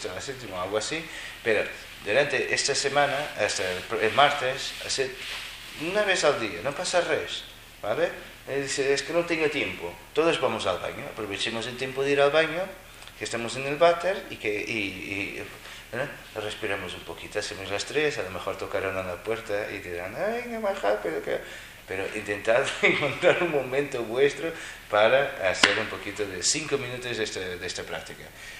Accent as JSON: {"language": "Spanish", "country": "Portugal", "lives_now": "Spain", "said": "Si me gustaran, escucharía fado y seguiría viviendo en mi país. Yo no lo hago, ¿vale? Qué malo que puede ser de Portugal. Pero si ellos hablan mal de Portugal, yo lo defiendo, ¿eh?"}